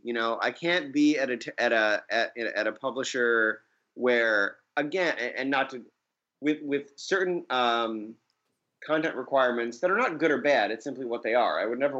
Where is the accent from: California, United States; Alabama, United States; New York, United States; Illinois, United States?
New York, United States; Syracuse; I mean, look, I'm from Syracuse.